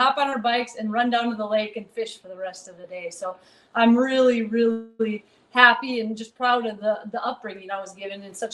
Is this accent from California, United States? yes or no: no; Paynesville, Minnesota, United States; So I grew up in Painesville. It's just a tiny little town with about 2,500 people between St. Cloud and Wilmer. So west central Minnesota, small town life, absolutely loved it.